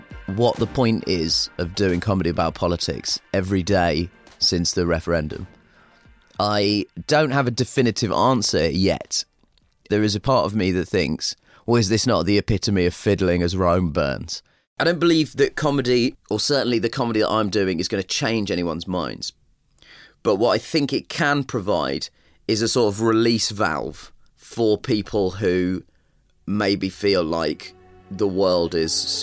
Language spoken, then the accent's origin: English; United Kingdom; The comedy came from the culture clash growing up as a British Asian person